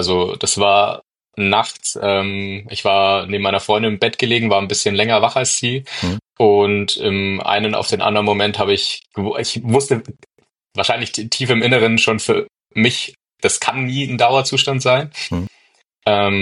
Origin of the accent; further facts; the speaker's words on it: Bavaria, Germany; Aus der Nähe von Augsburg.